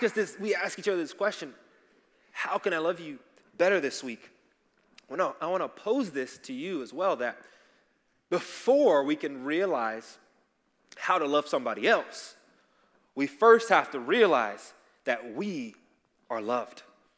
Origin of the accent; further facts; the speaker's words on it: Zambia; I'm from Zambia.